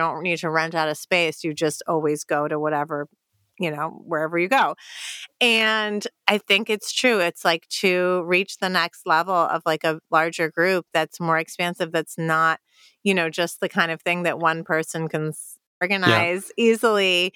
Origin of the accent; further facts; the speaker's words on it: United States; I mean, obviously I grew up in America